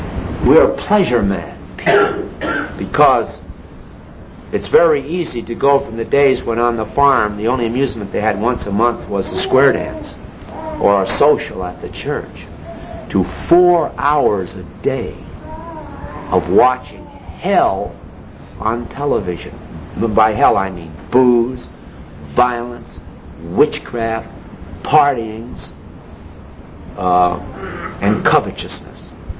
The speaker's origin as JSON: {"language": "English", "town": "West Haven", "region": "Connecticut", "country": "United States", "tie": "born or raised there", "said": "Where I was brought up in West Haven, Connecticut, had a large Catholic population."}